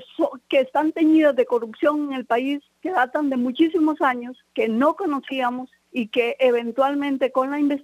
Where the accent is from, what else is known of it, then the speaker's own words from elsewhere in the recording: Costa Rica; todo eso como costarricense nos tiene que llevar a pensar